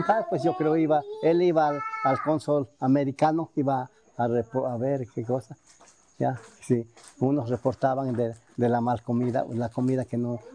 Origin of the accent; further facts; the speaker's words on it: Mexico; Pues como mexicano.